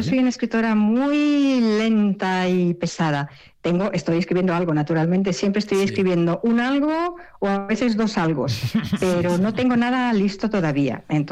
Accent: Madrid, Community of Madrid, Spain; moved away; Yo soy madrileña.

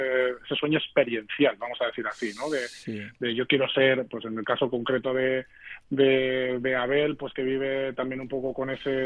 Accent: Fuenlabrada, Community of Madrid, Spain; vivimos aquí, y yo también soy de Fuenla, soy fuenlabreño

